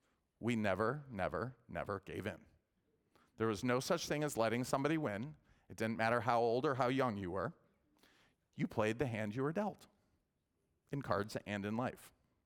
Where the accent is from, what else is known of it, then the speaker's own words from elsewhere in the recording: Coral Springs, Florida, United States; I grew up in Coral Springs in South Florida.